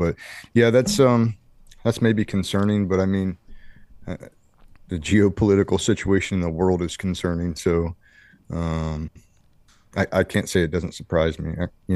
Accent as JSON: {"language": "English", "region": "Ohio", "country": "United States", "said": "Yeah, I come from Ohio, a small farm town, Ohio. You know, 90 kids in my graduating class or so"}